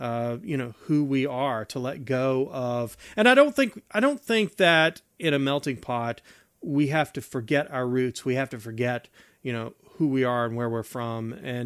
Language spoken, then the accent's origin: English; West Virginia, United States; that's what everybody thinks of when I say I'm from West Virginia. But indeed, the culture is very, you know, very diverse, and there's not a lot of racial diversity in at least the area that I was from in West Virginia